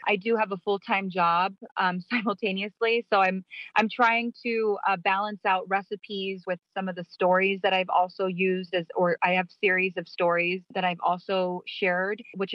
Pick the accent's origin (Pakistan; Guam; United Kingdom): Guam; also born or lived in Germany; I moved from Germany. My dad was in the U.S. Army, and we moved when he retired from Germany to Guam in 1992.